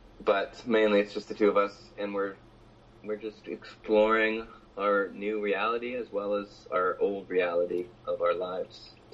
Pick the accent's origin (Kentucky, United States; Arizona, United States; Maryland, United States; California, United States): California, United States; San Francisco; I went to go record a podcast with my friend in Oakland, where I grew up with in San Francisco.